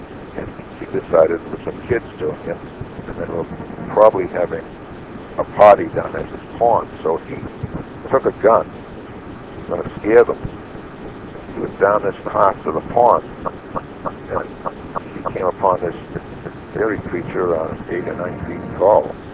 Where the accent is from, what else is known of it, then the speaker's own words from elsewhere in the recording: Wenham, Massachusetts, United States; right next to my hometown in Wenham, in Hamilton, Massachusetts